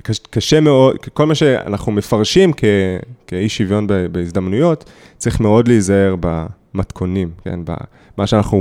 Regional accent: Central Israel, Israel; שאני גדלתי, נולדתי במרכז.

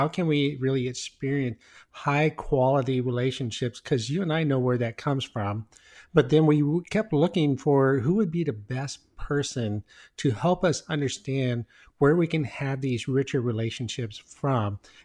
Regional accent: Scottsdale, Arizona, United States; And I love my hometown of Scottsdale, Phoenix area. So it's a great area to be in.

